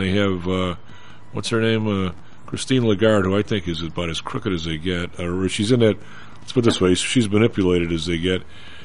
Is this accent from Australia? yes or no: no; Chicago, Illinois, United States; You gotta remember, I'm from Chicago. There's always a guy behind it somehow.